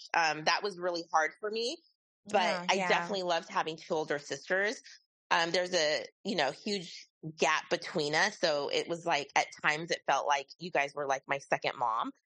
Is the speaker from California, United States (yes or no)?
no; Fort Hood, Texas, United States; born there; also born or lived in Japan / Germany; Well, I was born in Fort Hood, just like Lisa. Our family then moved to Japan, where I attended Sagamihara Elementary School.